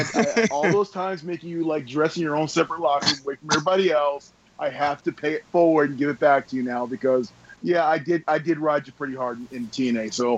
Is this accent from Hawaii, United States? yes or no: no; New Jersey, United States; I grew up in New Jersey. So we were lucky enough that we were, you know, I was sandwiched right between Philadelphia and New York.